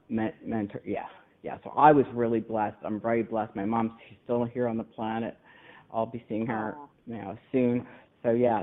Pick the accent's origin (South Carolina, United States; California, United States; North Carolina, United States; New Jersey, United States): New Jersey, United States; I grew up in New Jersey. I grew up about an hour, a little over an hour west, if you go on 78. And I guess it's about 2 hours from Philly.